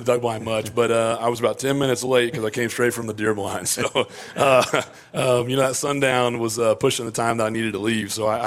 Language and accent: English; Washington, Oklahoma, United States; hear from people back home in my hometown of Washington and in Oklahoma